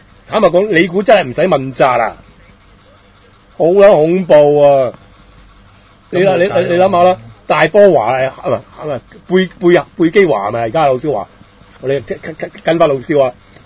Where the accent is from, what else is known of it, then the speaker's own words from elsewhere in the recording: Hong Kong; 走去同我哋香港人去爭取呢